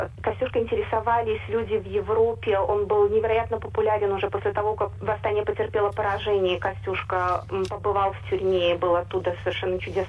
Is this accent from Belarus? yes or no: yes; Minsk, Belarus; а я сама из Беларуси, из Минска, эта фигура мне очень близкая